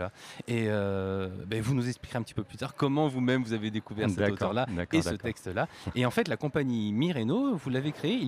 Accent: Hauts-de-France, France; Ça me rappelle mon enfance en Picardie.

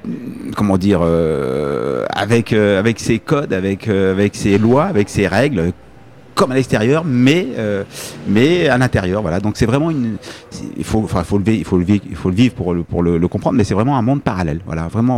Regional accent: Nancy, Grand Est, France; Non. Alors moi, je suis de Nancy.

